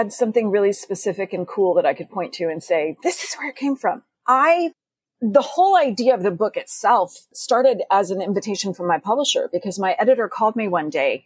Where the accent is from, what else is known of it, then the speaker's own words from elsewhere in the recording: Texas, United States; particularly when I was growing up in Texas.